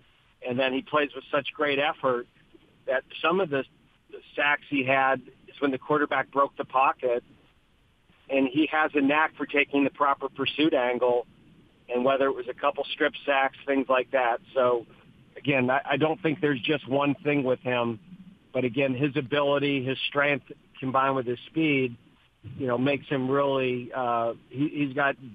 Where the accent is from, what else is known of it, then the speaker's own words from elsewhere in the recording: New York, United States; I grew up in Western New York, and I had a little transistor radio that I'd listen to WGR as a kid and listen to the Sabres games.